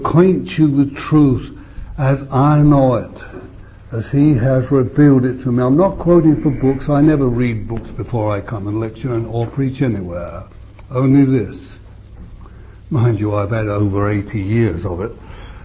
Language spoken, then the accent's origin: English; England, United Kingdom; I want you to know I'm not an Englishman. I think I told you yesterday. or was it this morning, I gave up being an Englishman when I got born again, voluntarily. I'm only domiciled here.